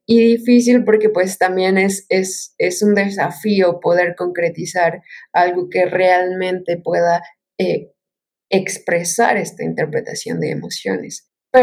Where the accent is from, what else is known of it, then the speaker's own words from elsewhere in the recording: Mexico; Bueno, pues … de México, soy diseñadora y artista multimedia.